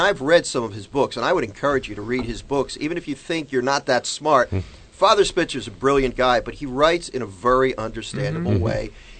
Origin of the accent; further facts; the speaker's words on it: Mount Laurel, New Jersey, United States; And in my hometown, Mount Laurel, New Jersey, it is 37 degrees as well.